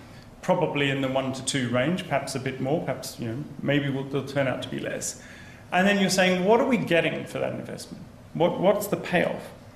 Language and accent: English; Australia; now in United Kingdom; I'm Australian originally